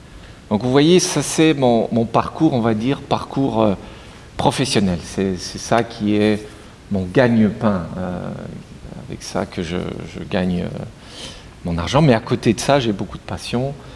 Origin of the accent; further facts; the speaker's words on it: Mulhouse, Grand Est, France; also born or lived in Munster / Strasbourg; Je suis né en Alsace, donc j'ai fait mes études en Alsace, à différents endroits. Je suis d'abord né à Münster, pour ceux qui connaissent un peu. Après, je suis arrivé à 6 ans à Mulhouse. Après Mulhouse, j'ai bougé